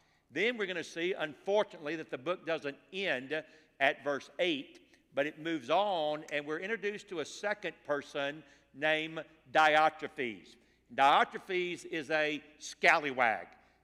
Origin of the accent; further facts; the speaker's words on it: Atlanta, Georgia, United States; I'm from this part of the world. I grew up in Atlanta, Georgia, and lived the first 14 years of my life in Ben Hill on the west side, just to the west of 285, and then my family moved to Forest Park.